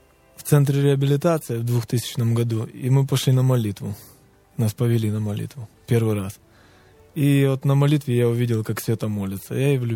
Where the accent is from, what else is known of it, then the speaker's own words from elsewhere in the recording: Poltava, Poltava Oblast, Ukraine; Я сам из Полтавы, полтавчанин, поэтому...